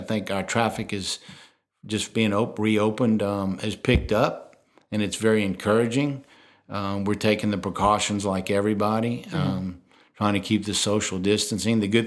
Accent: Lafayette, Louisiana, United States; I've growing up in Lafayette, when we lit where the store is on Jefferson Boulevard, I mean, that was along the parade route in Lafayette.

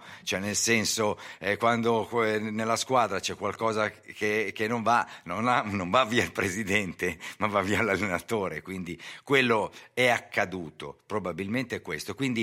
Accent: Milan, Lombardy, Italy; accent: Milanese; also born or lived in Sicily; io sono cresciuto qua a Milano. Come prima hai detto tu, sono arrivato molto piccolo, era il 4 maggio, no, il 4, scusa, ottobre del 1958, avevo un anno e mezzo.

